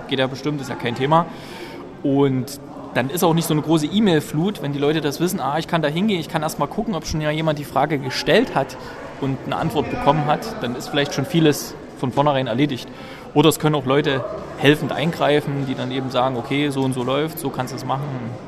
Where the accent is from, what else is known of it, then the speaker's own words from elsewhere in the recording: Gera, Thuringia, Germany; also in meiner alten Heimatstadt, haben wir auch ein Forum, www.film-gera.de